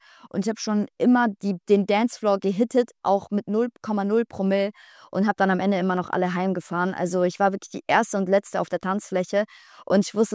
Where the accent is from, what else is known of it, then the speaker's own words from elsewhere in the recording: Augsburg, Bavaria, Germany; now in Berlin, Germany; dann tatsächlich in meiner Heimatstadt Augsburg, weil da ist alles noch ein bisschen gesitteter.